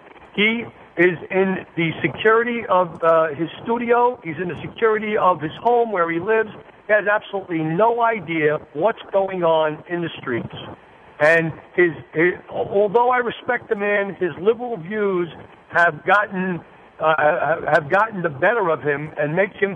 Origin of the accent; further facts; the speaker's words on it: Bronx, New York, United States; I was born and raised in the Bronx. Right off Jerome Avenue.